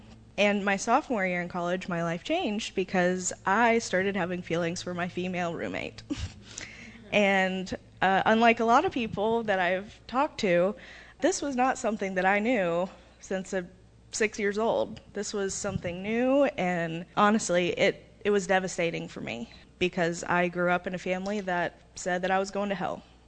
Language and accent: English; Marietta, United States; I grew up in Marietta.